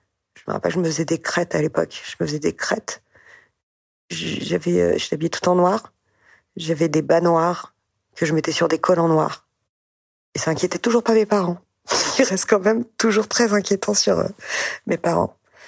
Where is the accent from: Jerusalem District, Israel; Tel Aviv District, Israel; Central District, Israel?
Central District, Israel; Netanya; avant d'aller manger à 4 heures sur la plage quand j'étais petite à Natania.